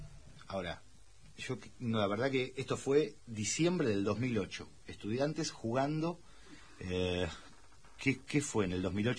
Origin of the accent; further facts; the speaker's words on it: Buenos Aires Province, Argentina; hablaba de mi infancia en el Parque Saavedra, con Estudiantes del Parque Saavedra.